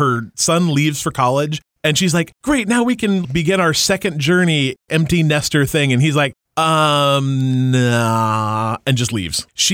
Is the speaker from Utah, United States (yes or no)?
yes; Utah, United States; Actually, my school looked more like a Hallmark movie, but I grew up in Utah.